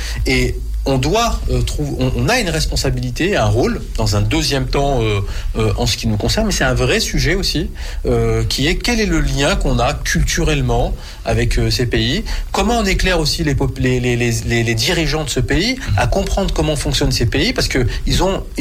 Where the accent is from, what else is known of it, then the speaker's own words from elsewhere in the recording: France; Quel est le rôle qu'on a à jouer dans le lien en tant que Français, franco-maghrébin?